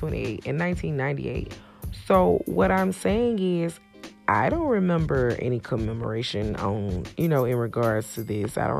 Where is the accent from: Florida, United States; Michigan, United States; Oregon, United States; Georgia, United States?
Georgia, United States; I grew up and born and raised in Mitchell County all my life. And I am 7 minutes away from Camilla, Georgia